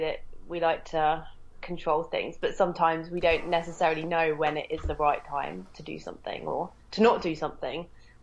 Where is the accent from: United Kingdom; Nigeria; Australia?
United Kingdom; England; I don't know whether that's because I'm English.